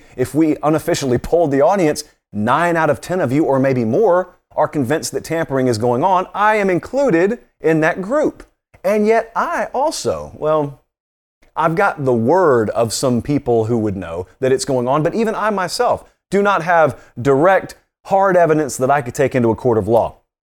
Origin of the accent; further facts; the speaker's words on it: Georgia, United States; because I grew up in Georgia.